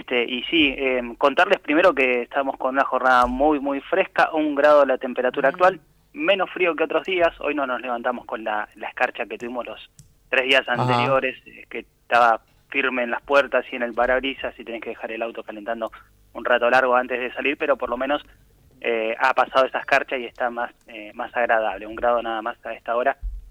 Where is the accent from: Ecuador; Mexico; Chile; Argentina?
Argentina; Bariloche, Río Negro; born there; yo soy nacido en Bariloche y aprendí en el Cerro Catedral.